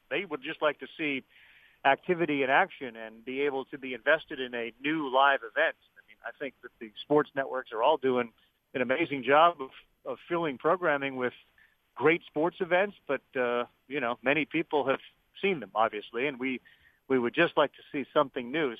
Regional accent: New England, United States; Well, I grew up in New England, so I was a Boston sports fan. I was born in 65.

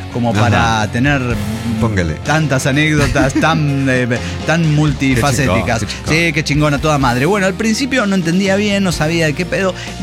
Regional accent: Juliaca, Puno, Peru; Soy de Perú, de Juliaca.

